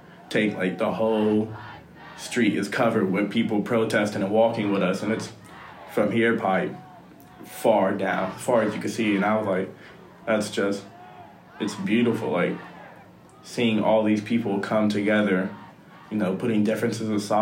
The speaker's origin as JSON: {"language": "English", "town": "Columbus", "region": "Ohio", "country": "United States", "said": "From Columbus, Ohio. I love the city, love it to death. Proud to be from there. Made a lot of friends there, and it's just a great city to be from."}